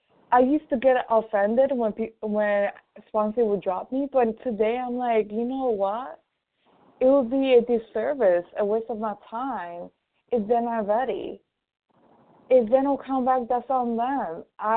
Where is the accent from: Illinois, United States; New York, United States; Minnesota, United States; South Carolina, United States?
New York, United States; New York City; from New York City.